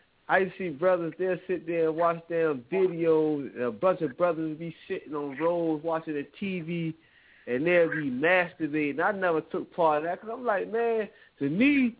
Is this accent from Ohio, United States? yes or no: no; Georgia, United States; I'm a reader. There's a lot of avid readers in the South now. I'm from Georgia.